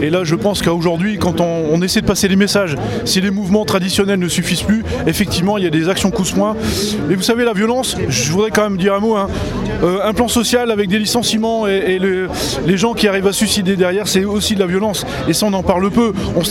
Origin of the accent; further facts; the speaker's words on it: Hauts-de-France, France; Donc en général, je suis souvent sur Paris, mais là, comme je suis aussi du Nord, je suis venu à la manifestation d'Arras